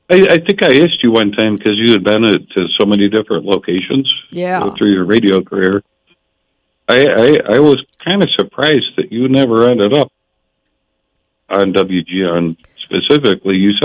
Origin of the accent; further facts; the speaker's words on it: Detroit, Michigan, United States; born there; I was born in Detroit.